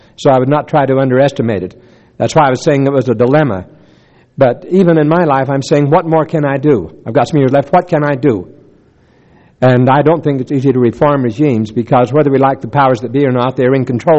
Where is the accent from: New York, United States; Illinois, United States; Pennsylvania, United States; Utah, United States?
Utah, United States; Blanding; just about the size of the one I grew up in Blanding, Utah